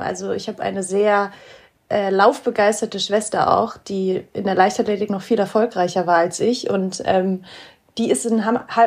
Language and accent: German; Saarland, Germany; Ja, born and raised im Saarland.